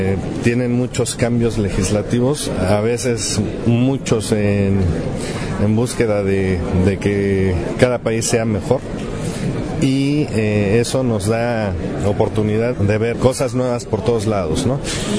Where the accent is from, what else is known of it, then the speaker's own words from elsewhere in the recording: Mexico; pues a nosotros como mexicanos siempre decimos, políticamente hablando, somos un desastre